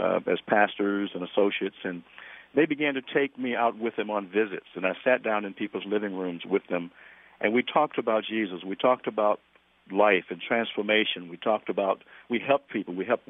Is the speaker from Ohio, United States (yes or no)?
no; Alabama, United States; now in New York City, United States; In New York City, it's a pretty tough town, as you can imagine, and I was from Alabama, and I was finding my way